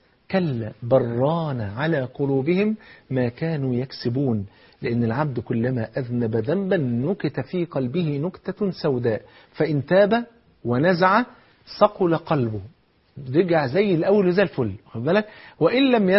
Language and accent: Arabic; Egypt; وانت عارف طبعا عندنا في مصر الفول فرض عين